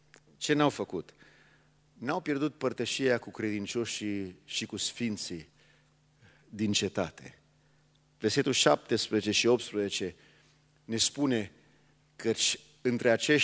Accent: United States; Eu sunt din America.

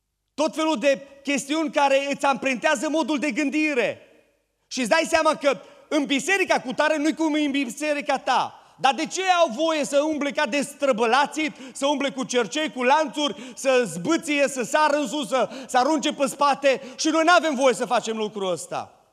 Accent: Oradea, Bihor County, Romania; also born or lived in United States; now in Orșova, Romania; În urmă cu 7 ani de zile, Dumnezeu ne-a chemat să ne mutăm din Statele Unite, să ne mutăm în Orșova. Deloc sunt din Oradea, nu sunt din Orșova.

